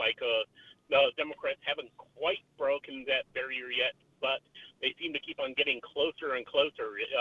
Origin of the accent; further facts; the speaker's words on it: Ohio, United States; moved away as an adult; now in Texas, United States; Hi, I'm another transplant from Ohio, specifically Northeast Ohio.